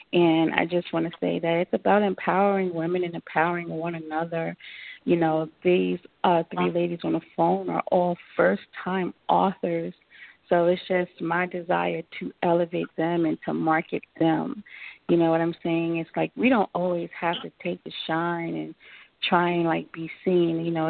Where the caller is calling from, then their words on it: Atlanta, Georgia, United States; I am calling from Atlanta, Georgia